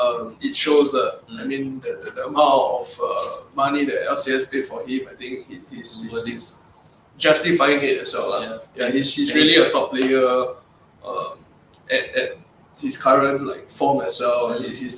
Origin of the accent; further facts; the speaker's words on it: Singapore; all Singaporean.